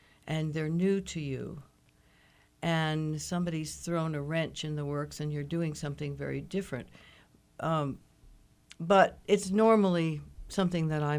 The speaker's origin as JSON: {"language": "English", "town": "Denver", "region": "Colorado", "country": "United States", "tie": "born or raised there", "said": "I was raised in Denver, and we had an Aladdin theater. We still have an Aladdin theater in Denver."}